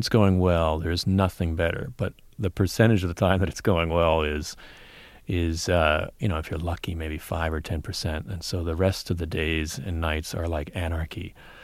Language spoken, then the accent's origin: English; East Coast, United States; I come from the East Coast, and part of my journey was, as it is with many people, is let me get out of town, let me get as far away from where I grew up as possible